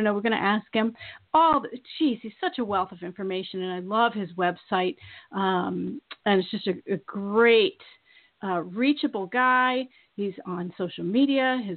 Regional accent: Maine, United States; And we're here from Maine, and oh my gosh, I'm so excited.

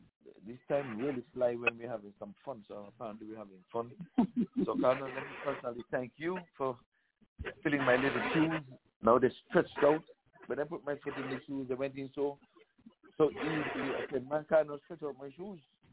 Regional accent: Nevis, St. Kitts & Nevis; I grew up in Nevis as a little boy

